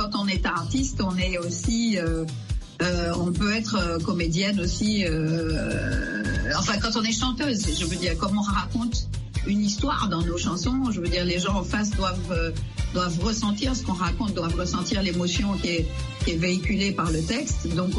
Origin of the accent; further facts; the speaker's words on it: Martinique; born there; Exactement, je suis né en Martinique, voilà.